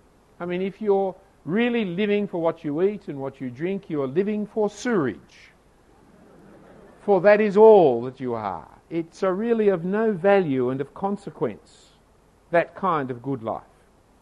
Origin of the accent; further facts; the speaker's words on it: Australia; I'm an Australian. Born of the fifth generation of Australians, raised in the country, educated in the city, living in the eastern suburbs.